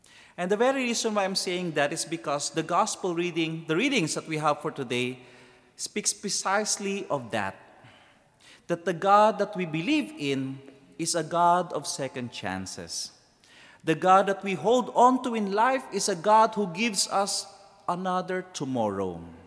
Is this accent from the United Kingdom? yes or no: no; Philippines; I am a priest of the Diocese of Iva in Zambales in the Philippines. Yes, I'm a Filipino.